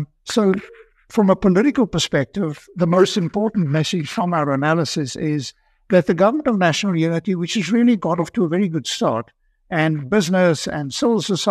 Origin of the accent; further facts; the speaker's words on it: South Africa; But also, of course, as a South African, as you are, we are all keen to see South Africa make progress.